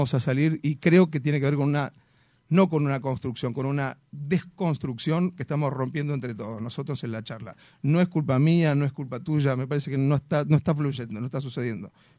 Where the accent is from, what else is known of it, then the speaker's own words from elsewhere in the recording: Argentina; Bueno, yo soy argentino, no soy uruguayo.